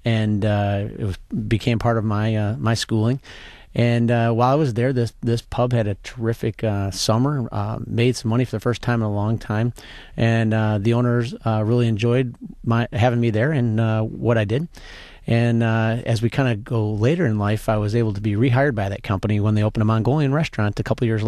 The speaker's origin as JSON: {"language": "English", "town": "Northville", "region": "Michigan", "country": "United States", "tie": "born or raised there", "said": "Yes, I grew up in the Detroit area. In fact, I grew up in Northville, Michigan, and went to Detroit Catholic Central High School."}